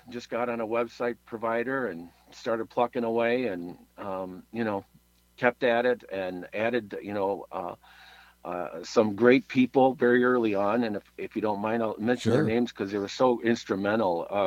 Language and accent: English; Mineral, Illinois, United States; Well, I kind of mentioned Mineral is my hometown. Mineral is a town of about 240 people.